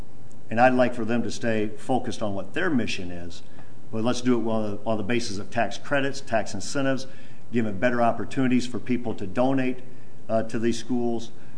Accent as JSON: {"language": "English", "town": "Sheldon", "region": "Iowa", "country": "United States", "tie": "born or raised there", "said": "when I was a high school principal up in Sheldon, Iowa, my hometown"}